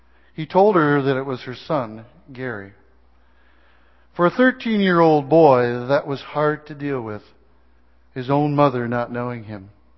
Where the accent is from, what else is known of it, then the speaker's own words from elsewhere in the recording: Brighton, Ontario, Canada; moved away as an adult; I was born in Brighton, Ontario, midway between Toronto and Kingston, and spent the first 19 years of my life there.